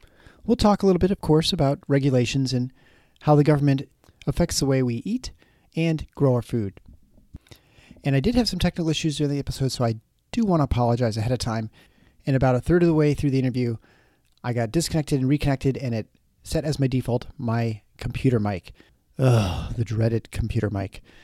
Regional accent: Midwest, United States; We're both kids from the Midwest, right? So it's culinary.

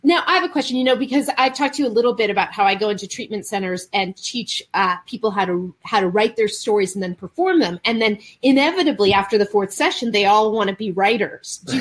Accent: Alabama, United States; I'm from Alabama and still love and remember you guys.

